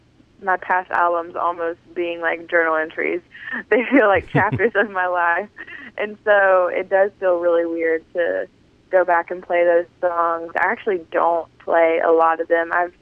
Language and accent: English; Griffin, Georgia, United States; I grew up in Griffin, Georgia, actually, and it's very small and country